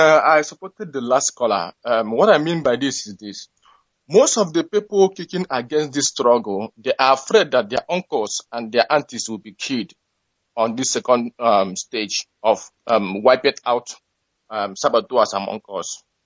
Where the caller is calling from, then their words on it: Thailand; I'm calling from Thailand.